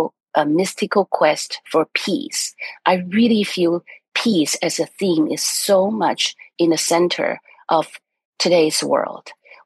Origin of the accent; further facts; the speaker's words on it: China; English is a second language; When I grew up in China, I had environment with private education because our family come from this high intellectual